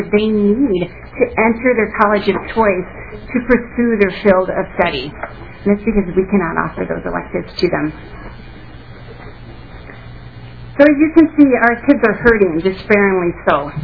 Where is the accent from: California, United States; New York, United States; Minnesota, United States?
Minnesota, United States; Otsego; As I said, I'm from Otsego, which is the NISD 728. The Elk River School District, and for those of you that don't know, it is the fastest growing district in Minnesota.